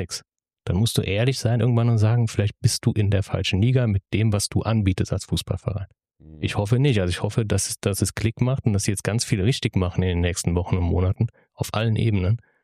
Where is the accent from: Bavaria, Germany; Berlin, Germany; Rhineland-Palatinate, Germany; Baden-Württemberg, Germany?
Rhineland-Palatinate, Germany; Ich bin aus Rheinland-Pfalz. Da ist man eher für Laudern als für irgendwas anderes.